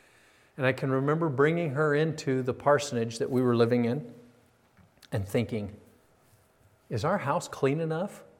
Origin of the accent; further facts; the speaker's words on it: Colorado, United States; I grew up in Colorado, you know that.